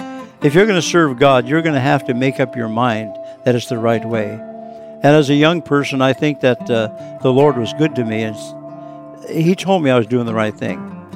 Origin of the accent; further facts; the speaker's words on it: Cordova, Alaska, United States; born there; I was born in Cordova, Alaska. Actually, I've been called a hamburger Aleut.